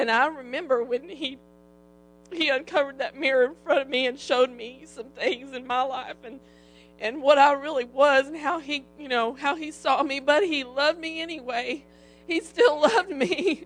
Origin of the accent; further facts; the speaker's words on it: Little Rock, Arkansas, United States; usually I can tell them I'm from Little Rock.